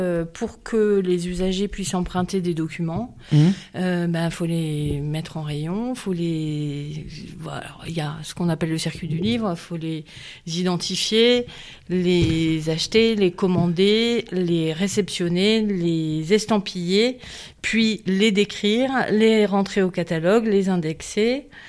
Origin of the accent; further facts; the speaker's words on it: Bordeaux, Nouvelle-Aquitaine, France; Écoutez, je suis de Bordeaux, je prends mon train ce soir à 20h